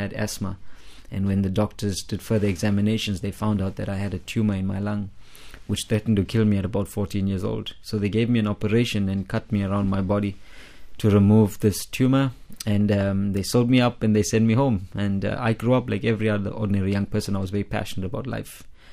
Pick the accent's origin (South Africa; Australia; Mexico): South Africa; Pietermaritzburg, KwaZulu-Natal; I grew up in South Africa in a city called Pietermaritzburg. And I come from an Indian Hindu background. And we didn't know much about Christianity or church.